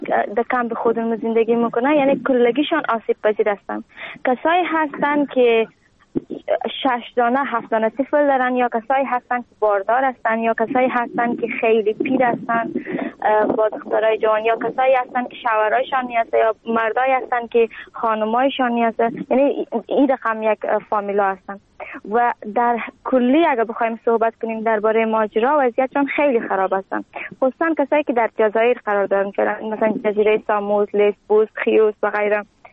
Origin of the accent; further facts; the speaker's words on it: Afghanistan; now in Greece; از افغانستان آمدیم و در کمپ روسینا زندگی میکنم. یک ساعت از آتین فاصله دارم، نزدیک کمپ تیواس.